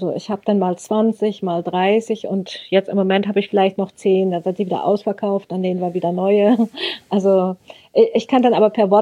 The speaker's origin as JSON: {"language": "German", "town": "Rössing", "region": "Lower Saxony", "country": "Germany", "said": "Ich komme aus Rössing, so heißt unser Dorf."}